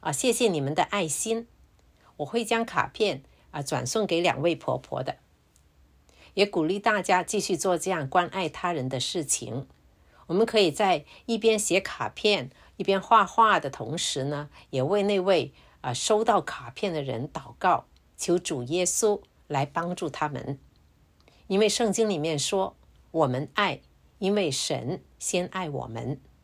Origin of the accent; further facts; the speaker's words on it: China; moved away as an adult; now in United States; 我们从中国来到美国我们有举家移民过来的也有结婚过来的，孩子都在这里出生的。也有像我这样子一个人过来留学或者工作签证过来的，